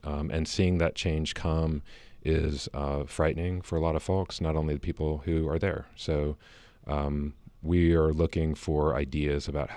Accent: Chamblee, Georgia, United States; I grew up in Chambly.

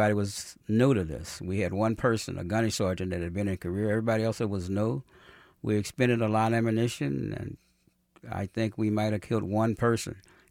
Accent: Brooklyn, New York, United States; I grew up on 26 in Brooklyn, right down from the stadium there, the old stadium.

